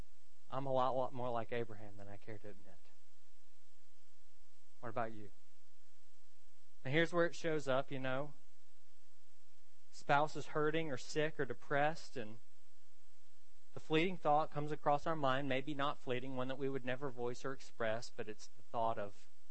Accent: the South, United States; perhaps be resigned to live somewhere close to my hometown in the South forever. I'm a Southerner, so I can make those jokes, right?

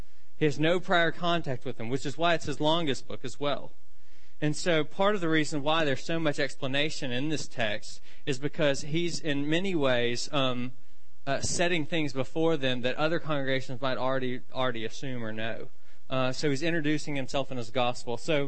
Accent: the South, United States; If you know that I'm from the South, then you know that in the South we use things like double subjunctives, like might could.

